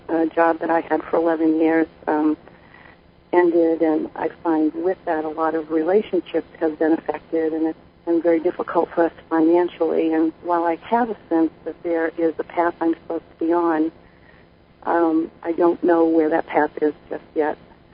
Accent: Massachusetts, United States; I'm from Massachusetts.

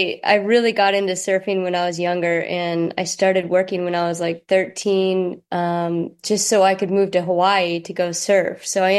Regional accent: U.S. Virgin Islands; also born or lived in Michigan, United States; I was born in Michigan and then raised on a sailboat for a little bit. And then yeah. I grew up in the Virgin Islands.

